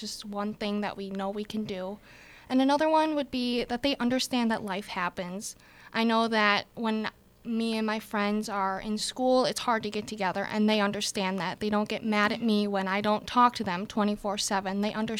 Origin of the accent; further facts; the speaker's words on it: North Fond du Lac, Wisconsin, United States; I was born and raised in North Fond du Lac.